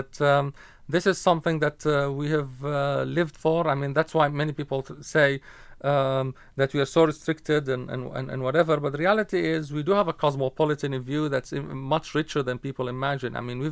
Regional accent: Syria; English is a second language; Basically, it's it shouldn't be surprising here that, we are taught to hate Israel both as a Zionist entity, as a Jewish entity, and we studied history from our own perspective

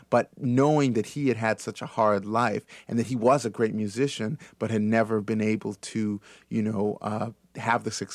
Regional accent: Berkeley, California, United States; I grew up in Berkeley I'm from mixed parentage

